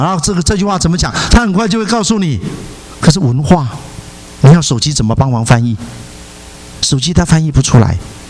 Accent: Taiwan; now in United States; 我从台湾来，我可以非常确定，一个台湾土生土长长大的人，他完全无法了解老美的思想

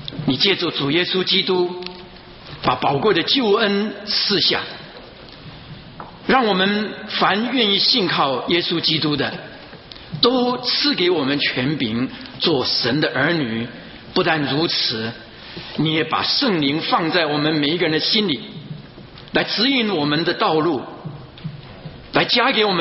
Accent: China; 假如照着我们中国人说，万事都什么最难呢？开头难嘛，对不对？

